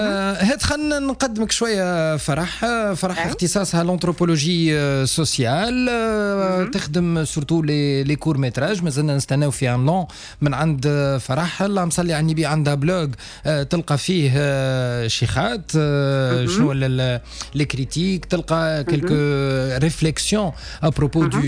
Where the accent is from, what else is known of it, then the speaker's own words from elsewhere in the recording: Tunisia; وحتى لتو أنا باقي فخور لكون واحد تونسي